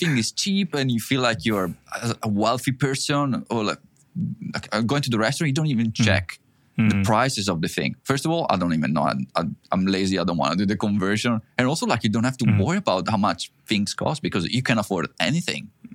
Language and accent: English; Italy; moved away; I grew up in Italy, that moved abroad